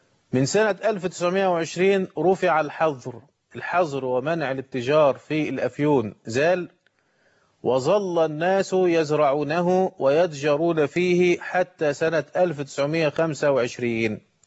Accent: Egypt; وتدرجه في جداول كما يحدث عندنا في مصر. عندنا 6 جداول في قانون المخدرات.

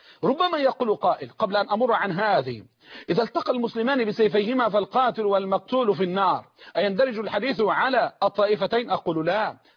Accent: Egypt; والصاع تعلمون أن الصاع عندنا في مصر وفي دول الخليج بالإجماع وفي العراق وفي الشام وفي غيرها

